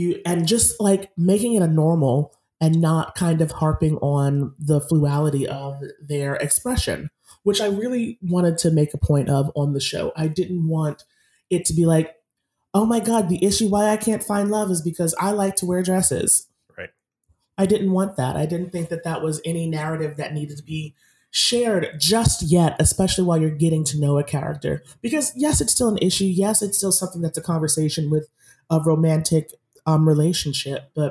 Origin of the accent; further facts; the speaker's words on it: Massachusetts, United States; I mean, I grew up in Massachusetts where I probably didn't know that I was physically Black until someone had to tell me that I was Black